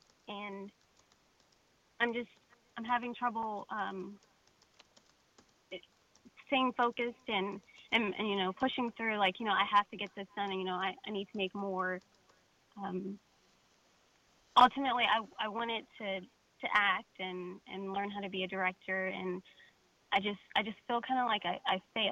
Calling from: Little Rock, Arkansas, United States; Little Rock, Arkansas.

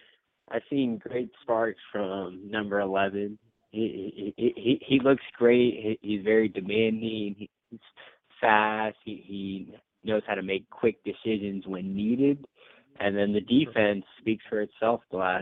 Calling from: Allentown, Pennsylvania, United States; from Allentown, PA.

